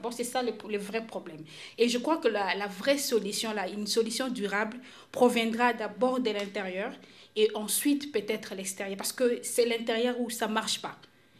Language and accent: French; DR Congo; Là, je dirais en tant que Congolais, je crois que la solution doit provenir de l'intérieur.